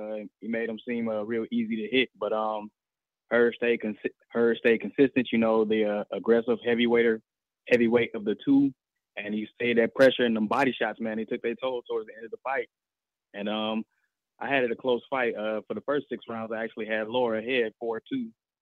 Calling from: Flint, Michigan, United States; I'm calling from Flint, Michigan.

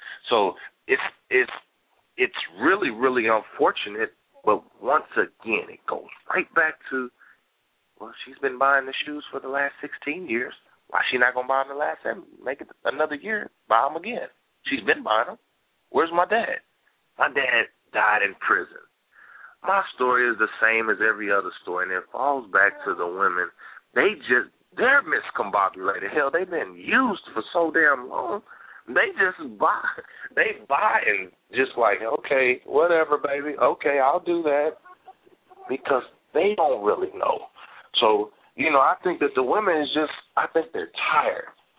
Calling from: Arlington, Texas, United States; I'm calling from Arlington, Texas.

